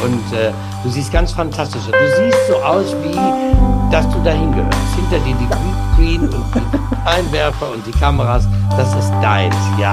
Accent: Osnabrück, Lower Saxony, Germany; Ich spiele ja in meiner Heimat Osnabrück

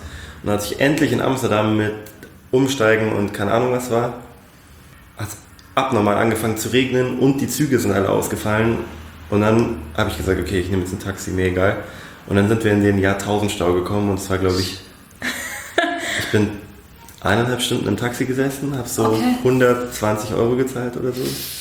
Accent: Munich, Bavaria, Germany; die Nähe zu Italien hier in München, deswegen Weinschorle und Aperol Spritz. Aber als Münchner Kindl muss man auch Bier trinken.

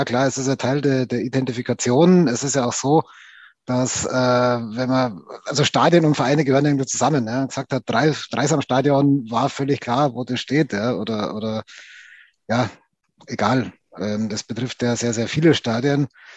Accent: Passau, Bavaria, Germany; ich komme aus Passau gebürtig, also aus der niederbayerischen Provinz.

